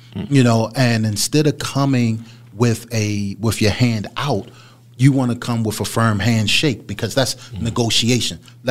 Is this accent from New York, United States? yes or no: no; Baltimore, Maryland, United States; I'm from West Baltimore, born and raised.